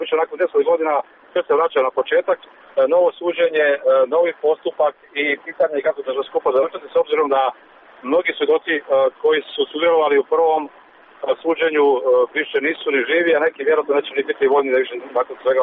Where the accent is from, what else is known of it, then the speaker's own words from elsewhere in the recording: Croatia; pravosuđe kod nas u Hrvatskoj stvarno nepredvidivo